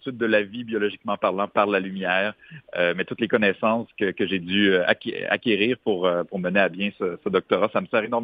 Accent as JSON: {"language": "French", "town": "Quebec City", "region": "Quebec", "country": "Canada", "tie": "born or raised there", "said": "ça a lieu dans ma ville natale, Québec"}